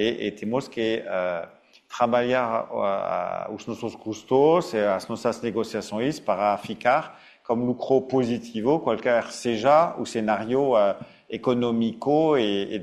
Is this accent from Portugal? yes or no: no; France; Portuguese is a second language; now in Brazil; e como franceses morando aqui no Brasil, eu tenho que usar os dois sistemas bancários